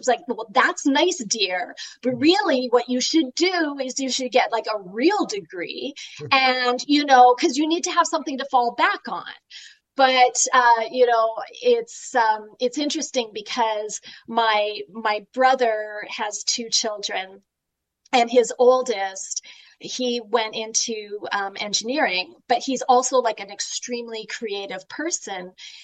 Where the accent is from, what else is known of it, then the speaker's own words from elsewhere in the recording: Canada; But I grew up in Canada. And my parents were farmers